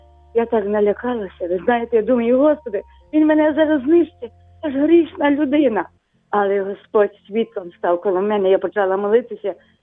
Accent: Ternopil Oblast, Ukraine; мама була віруюча, я з Тернопільщини.

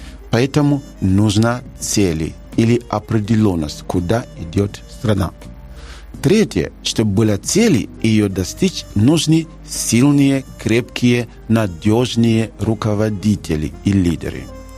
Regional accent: Ukraine; Как-никак мои мозги видят и как украинец, но и не как украинец часто.

